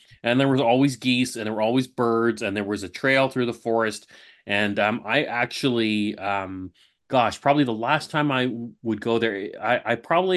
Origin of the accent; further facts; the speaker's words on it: Brampton, Ontario, Canada; I grew up in Brampton before Brampton was what we know of Brampton today.